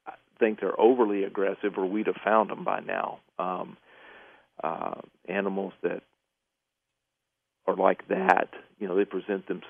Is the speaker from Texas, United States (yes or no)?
yes; Texas, United States; It's an animal that where I grew up in East Texas, it was just, everybody just knew they were real.